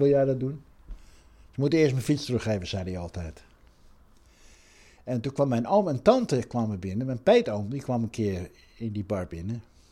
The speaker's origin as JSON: {"language": "Dutch", "country": "Netherlands", "said": "Maar ik ben Hollander in een Hollands café."}